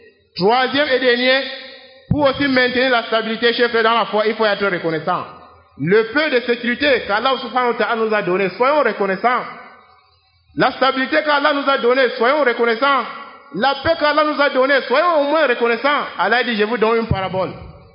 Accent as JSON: {"language": "French", "country": "Cameroon", "said": "Tu nous connais, nous sommes des Camerounais, nous ne supportons pas."}